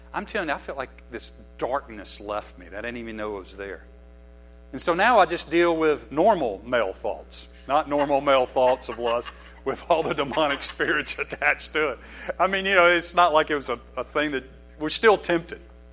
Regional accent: United States; And so I looked at those a few times just because I'm an American guy.

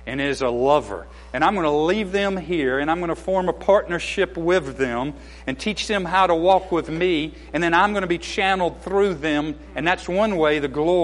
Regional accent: Atlanta, Georgia, United States; born there; Well, I was born in Atlanta. That was sort of Northwest Georgia.

